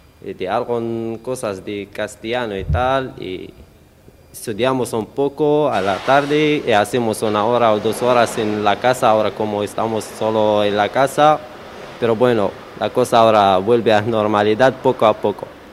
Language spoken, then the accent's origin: Spanish; Rabat, Rabat-Salé-Kénitra, Morocco; Spanish is a second language; now in Spain; Yo soy de Marruecos, de capital, Rabat.